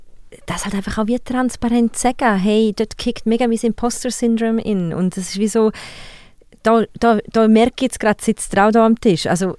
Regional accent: Graubünden, Switzerland; Dann bin ich in Graubünden aufgewachsen, das heisst sehr nah an also italienisch Bünden und dann halt Tessin und so weiter.

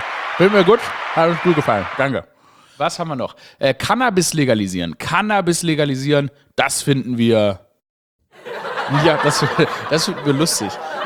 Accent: Baden-Württemberg, Germany; born there; weil ich Schwäbin, Schwabe bin, dass sie, oder gebürtiger Schwabe bin

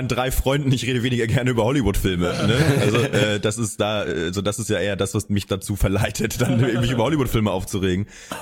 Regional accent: East Germany, Germany; Ich komme aus dem Osten

